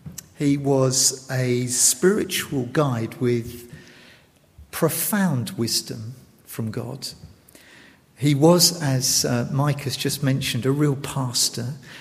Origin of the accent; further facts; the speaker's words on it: East Midlands, United Kingdom; I'm a pastor from Leicestershire